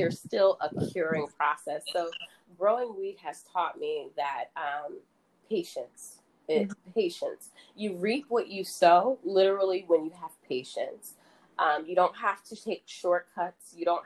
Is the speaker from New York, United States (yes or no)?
yes; New York, United States; I'm a New Yorker. Everything has to be fast, fast, fast.